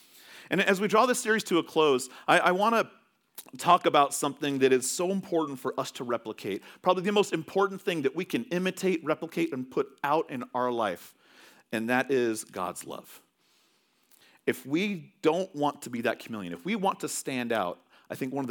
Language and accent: English; California, United States; moved away; Now, we're from California originally, and we love In-N-Out Burger.